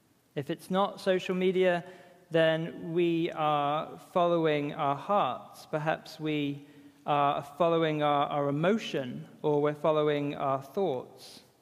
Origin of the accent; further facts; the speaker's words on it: East of England, United Kingdom; now in Scotland; I'm originally from Norfolk, and the landscape is famously flat.